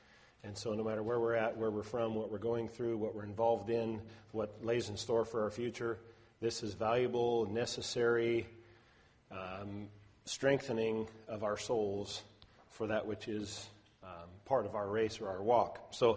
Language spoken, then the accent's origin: English; Kalispell, Montana, United States; from Kalispell, Montana.